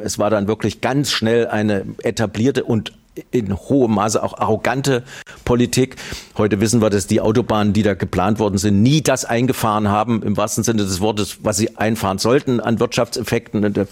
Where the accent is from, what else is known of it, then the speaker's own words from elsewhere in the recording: East Germany, Germany; dass wir als Ostdeutsche in diesem gesamtdeutschen Zusammenhang immer auch wieder uns melden müssen